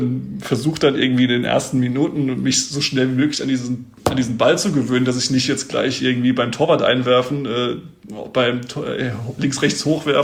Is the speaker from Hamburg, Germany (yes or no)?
no; Mainz, Rhineland-Palatinate, Germany; Also in Mainz. Ich komme aus Mainz, in meinem kleinen Vorort.